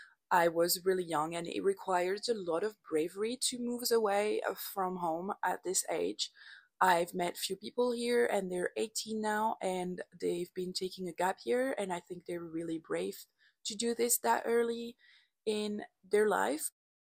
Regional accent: France; moved away as an adult; now in Canada; I am fully French, but I am Canadian, which allow me to stay in the country as long as I want.

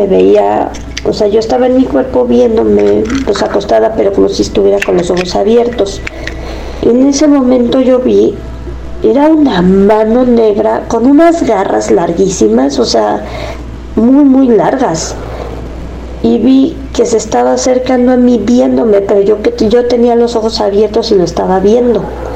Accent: Querétaro, Mexico; Yo soy de Querétaro.

